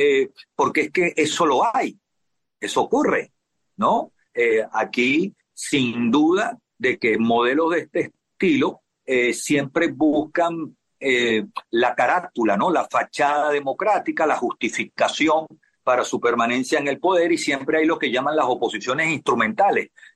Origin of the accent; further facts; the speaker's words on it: Venezuela; soy el venezolano que más tiempo ha durado en una embajada